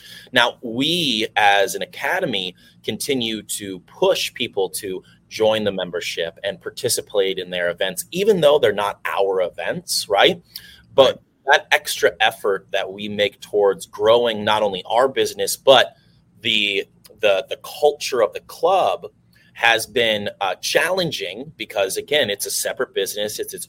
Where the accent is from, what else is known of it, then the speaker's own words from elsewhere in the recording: Minnesota, United States; No, I'm from Minnesota originally, but my grandparents moved and got a house down here a long time ago